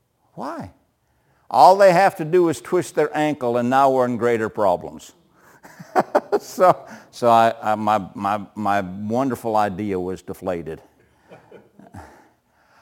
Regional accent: Minnesota, United States; now in Florida, United States; I came from Minnesota to Florida. We didn't have this problem in Minnesota because in the wintertime in Minnesota, nobody's walking the streets.

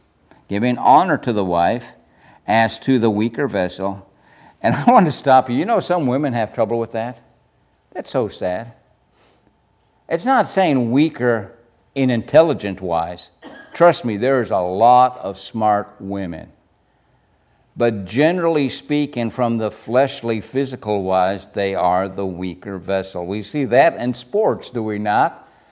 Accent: United States; born there; I wasn't from Finland either. I was born in America.

